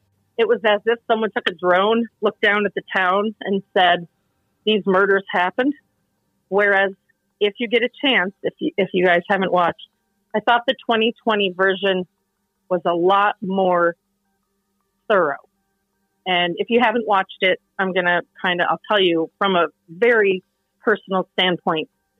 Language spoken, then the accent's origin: English; Guam; I'm from Guam, and my entire life, I've just wanted to go to New York City and be just like the girl from The Devil Wears Prada.